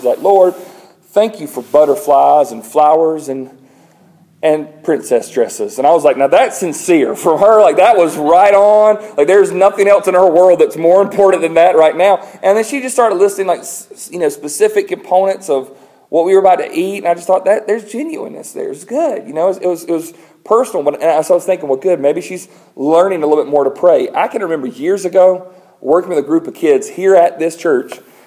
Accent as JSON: {"language": "English", "town": "Greenwood", "region": "South Carolina", "country": "United States", "said": "we're from Greenwood, South Carolina."}